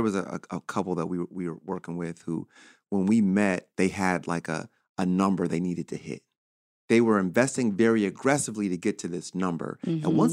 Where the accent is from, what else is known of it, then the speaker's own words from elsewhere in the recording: New Jersey, United States; also born or lived in Prince George's County, Maryland; I grew up in Jersey, but I spent just about every summer in PG County in Maryland.